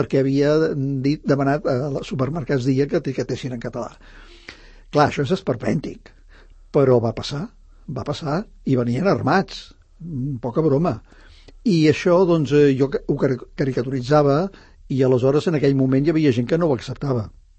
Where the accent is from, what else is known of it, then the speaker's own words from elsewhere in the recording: Sant Cugat, Catalonia, Spain; Ara, home, soc de Sant Cugat i, per tant, clar, que em fa il·lusió que es representi a Sant Cugat